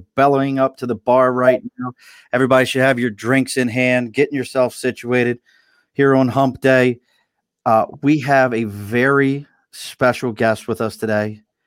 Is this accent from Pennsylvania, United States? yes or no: no; Baltimore, Maryland, United States; And that's a whole thing that goes back to growing up in Baltimore.